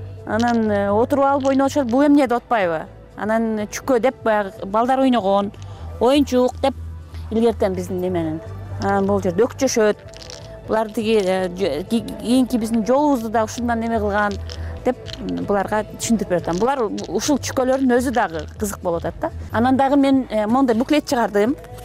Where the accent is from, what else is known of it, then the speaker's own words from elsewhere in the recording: Issyk-Kul Region, Kyrgyzstan; also born or lived in Kazakhstan; Мен казакстандыкмын, бирок балалыгымдын көбү көл жээгинде өттү.